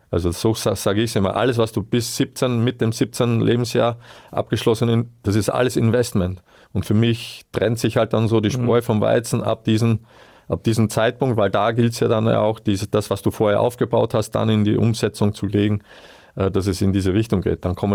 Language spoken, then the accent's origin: German; Austria; was bei uns in Österreich halt noch hinzukommt